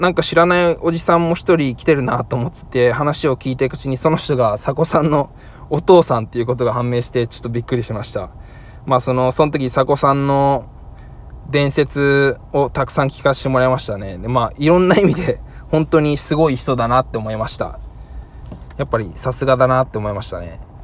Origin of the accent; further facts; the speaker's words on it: Yokosuka, Kanagawa, Japan; also born or lived in Fukui; 僕は横須賀市出身なんですけど、実は福井県の中学を卒業してるんですよね。